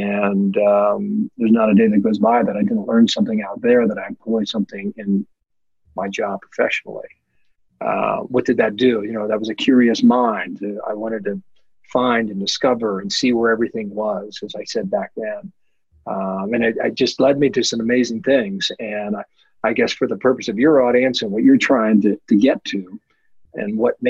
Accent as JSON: {"language": "English", "region": "Midwest", "country": "United States", "said": "I'm from the Midwest. I have a common mind"}